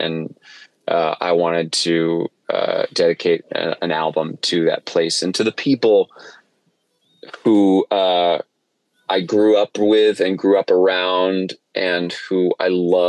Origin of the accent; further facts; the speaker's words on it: Ithaca, New York, United States; And I wrote it about my hometown, about Ithaca, New York, about upstate New York, about central New York.